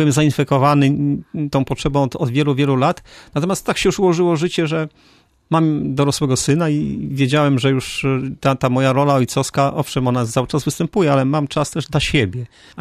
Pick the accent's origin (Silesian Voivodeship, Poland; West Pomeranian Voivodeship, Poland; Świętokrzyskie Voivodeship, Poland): West Pomeranian Voivodeship, Poland; Szczecin; W końcu jestem szczecinianinem od urodzenia, że znam to miasto, że interesuję się jego historią i będzie mi łatwiej opowiadać o Szczecinie.